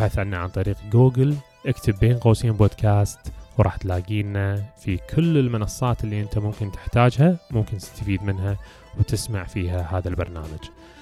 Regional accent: Kuwait; عندنا بالكويت في وايد مطاعم حلوه

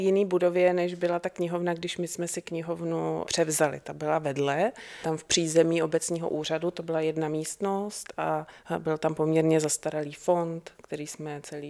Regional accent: Prague, Czechia; now in Statenice, Czechia; Já jsem původně z Prahy 6 a s manželem jsme se přestěhovali do Statenic, protože to je blízko.

